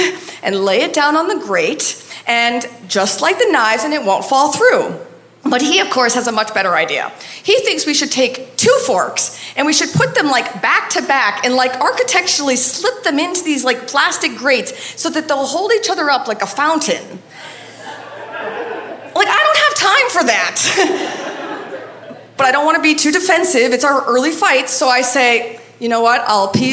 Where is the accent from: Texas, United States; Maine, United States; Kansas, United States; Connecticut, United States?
Maine, United States; his family from Iran and how I'm from Maine